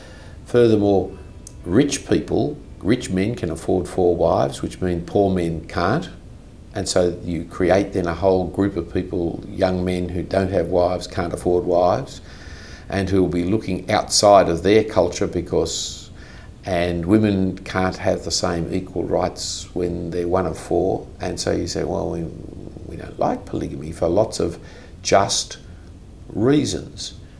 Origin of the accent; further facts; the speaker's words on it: Australia; I'm not embarrassed about being an Australian. I'm very glad under God I am an Australian.